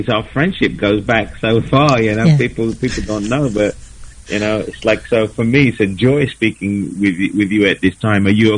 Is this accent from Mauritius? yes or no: yes; Mauritius; now in United Kingdom; Well, when I was growing up in Mauritius